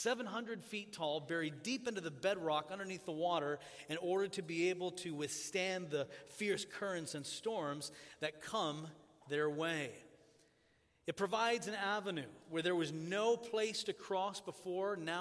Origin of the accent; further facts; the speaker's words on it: Tanzania; now in Lynchburg, United States; I grew up in Tanzania, and that is my home in East Africa.